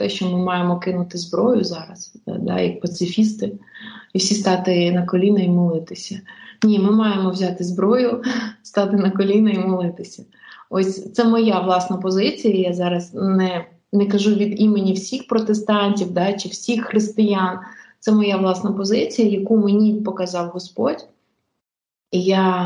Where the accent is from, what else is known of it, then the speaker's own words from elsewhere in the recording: Zhytomyr, Zhytomyr Oblast, Ukraine; а я сама житомирянка, і я була в Житомирі